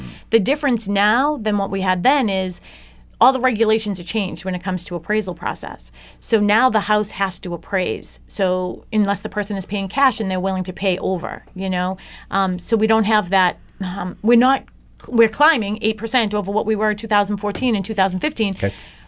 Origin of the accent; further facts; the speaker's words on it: Boston, Massachusetts, United States; So when I grew up in Dorchester, we used to go to parties in these apartments in Southie